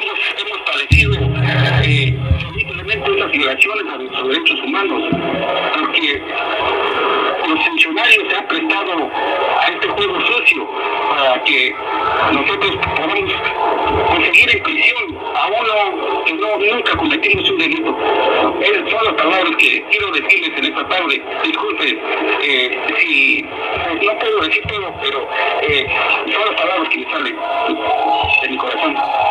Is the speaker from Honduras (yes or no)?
no; Mexico; first language Mazatec; Spanish is a second language; soy un indígena mazateco, hablo mejor mi lengua materna, no puedo hablar muy bien el español